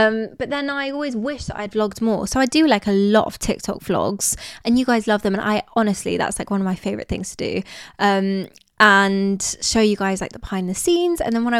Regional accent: United Kingdom; Not remembering that I'm British and I have a British passport, right?

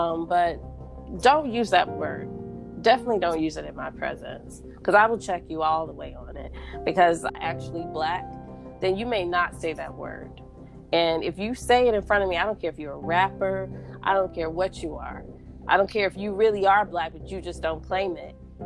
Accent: the South, United States; I grew up in the South. You know, I grew up in a place where I didn't have access to all of these things

